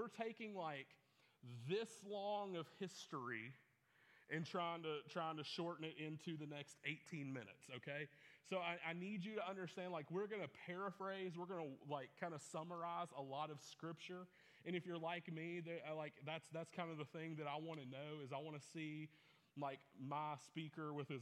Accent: the South, United States; I'm from the South, so I have my grandfather's shotgun, okay?

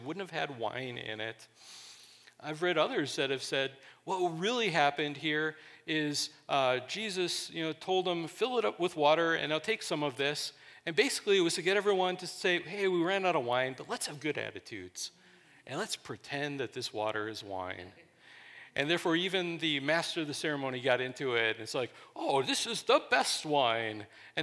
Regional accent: Wisconsin, United States; I was raised in Wisconsin, which if the rumors are true as far as how much they drink in Wisconsin, it really is. I lived in a little town of 500 people with four taverns

